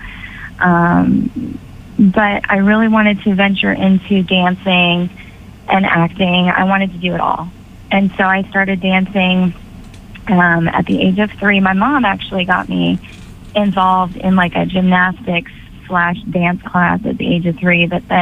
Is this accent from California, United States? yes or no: yes; Castro Valley, California, United States; You know, I grew up in Castro Valley, and we had a Castro Valley Fall Festival